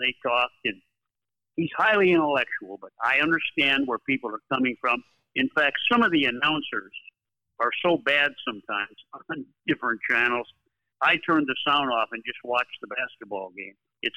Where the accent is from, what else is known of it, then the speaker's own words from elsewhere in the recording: North Dakota, United States; When I was growing up in North Dakota, you never saw any stars, you know, suck up there. Hardly anybody's ever been to North Dakota.